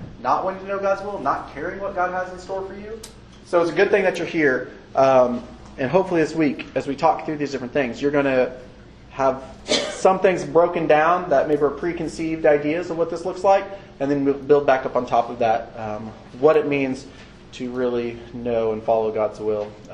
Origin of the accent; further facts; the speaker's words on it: Topeka, Kansas, United States; I'm from Topeka, Kansas, so that's why I'm wearing KU Jayhawk shorts